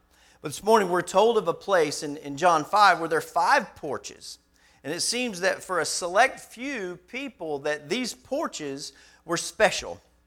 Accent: South Bend, Indiana, United States; born there; I was born in South Bend, Indiana.

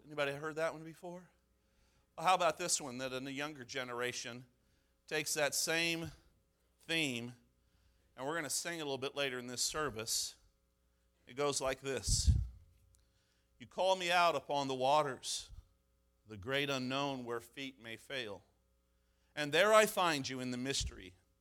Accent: Mississippi, United States; I grew up in the South. I can't go to hell. I can't be away from God. I can't deny God. I grew up in Mississippi, for goodness sakes.

